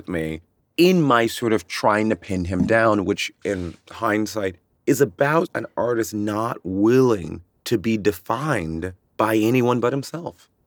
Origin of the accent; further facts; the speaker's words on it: Chicago, Illinois, United States; The connection for me really was growing up in Chicago